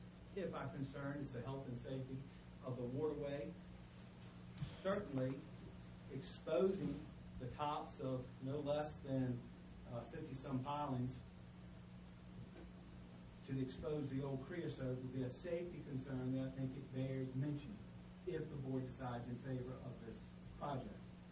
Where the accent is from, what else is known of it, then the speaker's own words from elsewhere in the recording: Virginia, United States; which I always referred to as the police pier growing up on the Lafayette River. That's where I've spent my whole life